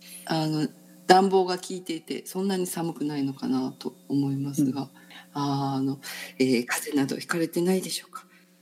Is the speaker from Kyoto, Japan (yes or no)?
yes; Kyoto, Japan; 実は私は京都に育ちながら見たことがないんですね、